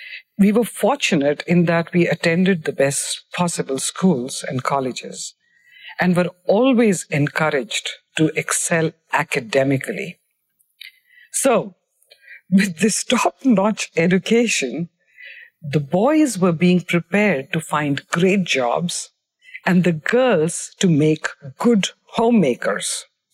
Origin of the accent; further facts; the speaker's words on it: Bihar, India; I grew up in Bihar, in India, where the role of women was quite rigidly defined by social and cultural norms.